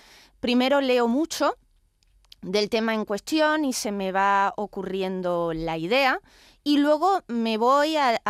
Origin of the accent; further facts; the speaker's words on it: Málaga, Andalusia, Spain; en mi caso soy una malagueña muy enamorada de Sevilla